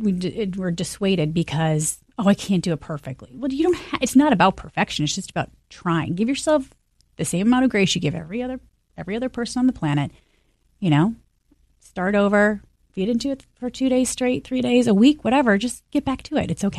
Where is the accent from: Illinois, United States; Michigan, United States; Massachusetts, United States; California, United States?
Michigan, United States; Where I'm from. I'm from Michigan. So I'll go to the beach and I can feel my hands in the sand and I can hear the seagulls